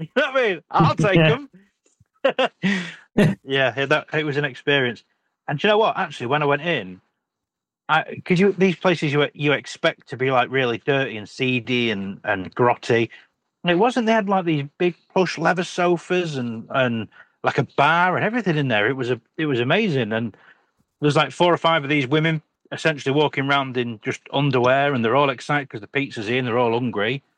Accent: Doncaster, Yorkshire and the Humber, United Kingdom; I'm from Doncaster originally.

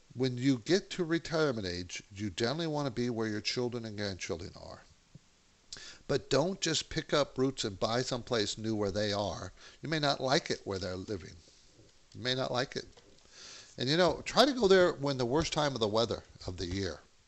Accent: California, United States; I was from Southern California, you know, where it's always sunny.

